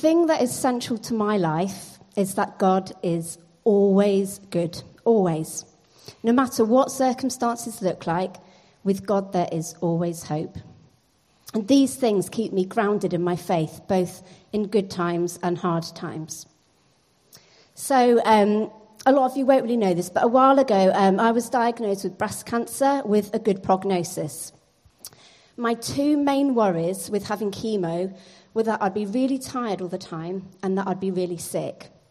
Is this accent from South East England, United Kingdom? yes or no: yes; South East England, United Kingdom; accent: southern; moved away as an adult; now in Leeds, United Kingdom; So I'm originally from Buckinghamshire, so I still think I've still got some of my southern accent. I think my family do not agree with that. I came to Leeds in 97 to study nursing and stayed.